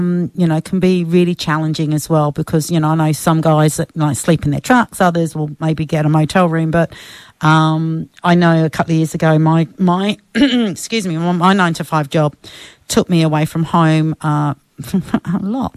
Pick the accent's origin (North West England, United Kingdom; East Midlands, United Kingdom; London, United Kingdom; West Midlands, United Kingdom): London, United Kingdom; I'm from Europe myself. I'm actually from a little town called London.